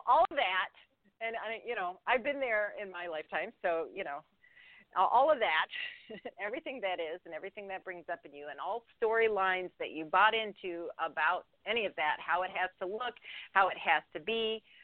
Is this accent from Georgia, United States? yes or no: no; North Carolina, United States; now in Michigan, United States; Oh, okay. I'm originally from North Carolina.